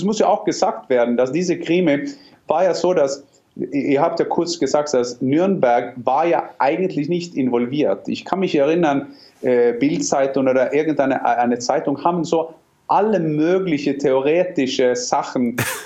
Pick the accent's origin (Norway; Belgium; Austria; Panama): Norway; German is a second language; ich bin Norweger.